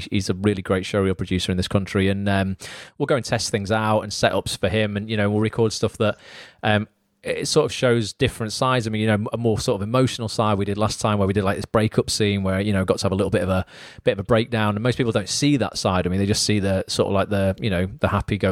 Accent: England, United Kingdom; accent: General Northern; General Northern. There you go. I'll take that.

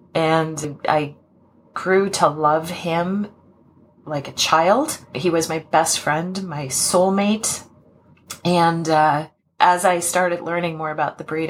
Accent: Nova Scotia, Canada; I grew up in Canada, in Nova Scotia.

